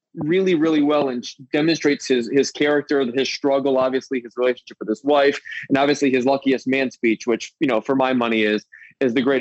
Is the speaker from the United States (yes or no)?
yes; Baltimore, Maryland, United States; you're probably not surprised to hear that growing up in Baltimore